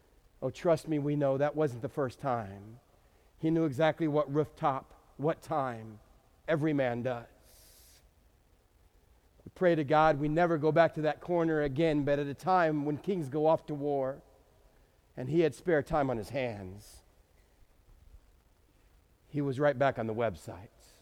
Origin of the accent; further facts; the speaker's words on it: El Paso, Texas, United States; Now, to a young man growing up in El Paso, Texas, to see that presented in front of you, there was always a chuckle.